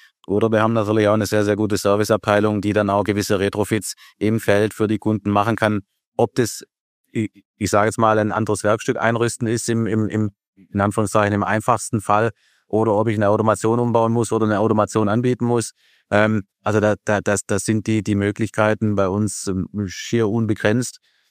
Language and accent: German; Baden-Württemberg, Germany; Ich bin Schwabe, auch wenn man es vielleicht nicht immer hundertprozentig raushört. Aber Schwäbisch ist schon irgendwo auch meine Leidenschaft.